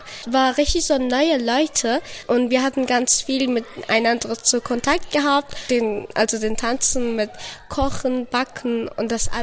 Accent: Afghanistan; ich komme aus Afghanistan, ich bin 15 Jahre alt und ich bin noch Schülerin.

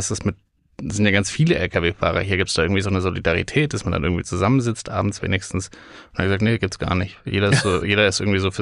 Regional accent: England, United Kingdom; als Engländer hast du einfach die Situation nie, dass du irgendwo richtig frei rumquatschen kannst.

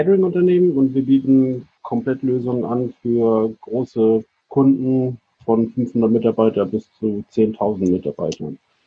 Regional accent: Hanover, Lower Saxony, Germany; Ich bin 33 Jahre alt, komme aus Hannover

